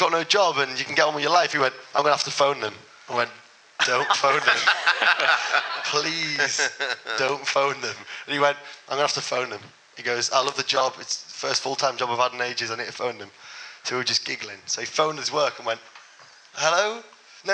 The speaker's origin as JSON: {"language": "English", "region": "Yorkshire and the Humber", "country": "United Kingdom", "said": "I'm from Yorkshire, the North East."}